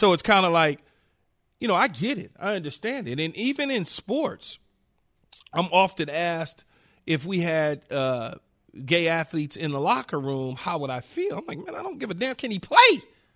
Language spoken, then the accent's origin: English; Los Angeles, California, United States; And so, you know, as growing up in South Central LA, being around or seeing gay people was different.